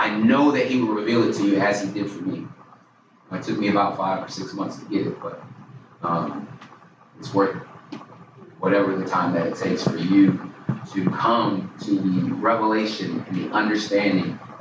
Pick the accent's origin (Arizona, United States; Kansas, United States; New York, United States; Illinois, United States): Arizona, United States; born there; I mean, I was born in Arizona. I've been all over the place and ended up here.